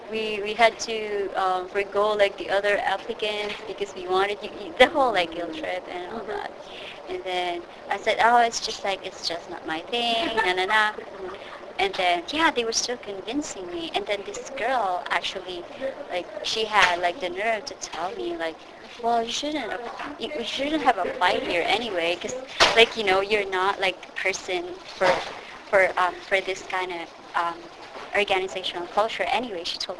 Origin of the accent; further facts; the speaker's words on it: Philippines; English is a second language; I'm from the Philippines. I'm an international student.